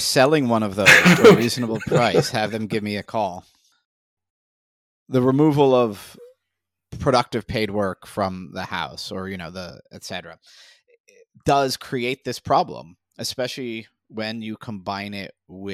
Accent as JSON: {"language": "English", "region": "New York", "country": "United States", "said": "As a New Yorker, we had sidewalks everywhere in the city, in the suburbs."}